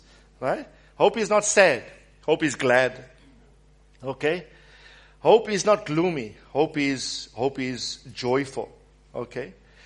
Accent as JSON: {"language": "English", "town": "Wentworth", "region": "KwaZulu-Natal", "country": "South Africa", "tie": "born or raised there", "said": "I grew up in Wentworth, some use of a body of slang there, right?"}